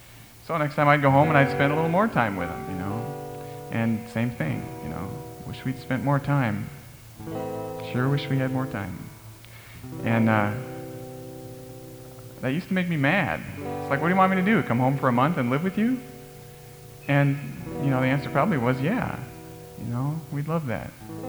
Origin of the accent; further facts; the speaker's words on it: Minnesota, United States; now in Seattle, United States; I'm from Minnesota originally, Minnesota. And I've been out in Seattle for about 9 years.